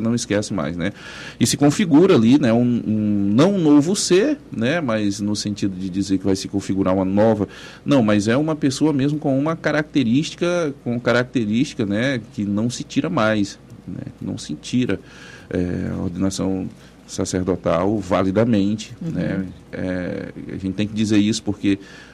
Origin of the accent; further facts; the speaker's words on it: Guajará, Brazil; born there; Eu nasci em Guajará